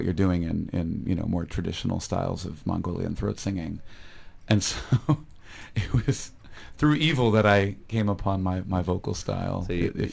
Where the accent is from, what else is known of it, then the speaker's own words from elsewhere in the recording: United States; We are uniquely American, mm-hmm. but we sing in Indonesian.